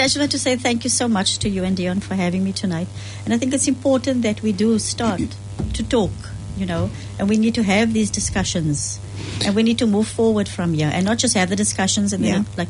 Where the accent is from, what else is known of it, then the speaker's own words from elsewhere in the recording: South Africa; now in New Zealand; as the South African community in New Zealand, we need to start standing together